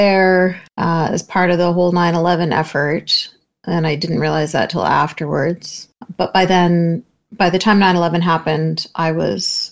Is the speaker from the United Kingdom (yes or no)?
no; Canada; Okay. So born and raised in Canada to a very conservative family.